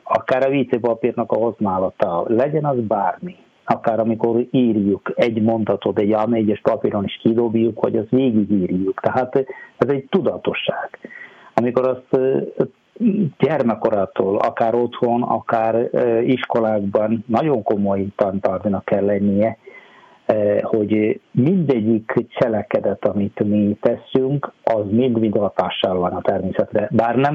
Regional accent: South India, India; Hungarian is a second language; now in Hungary; egyébként Dél-Indiából származom, már 23 éve vagyok, itt 24. évben vagyok. Hát én 2003. október 9-én érkeztem Magyarországra

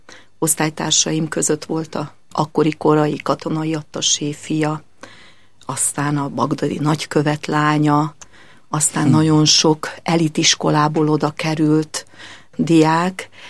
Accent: Kenézlő, Borsod-Abaúj-Zemplén, Hungary; közeli kistelepülésen, Kenészlőn. Általános iskolai tanulmányaimat is itt végeztem, paraszti családból származom, római katolikus paraszti családból

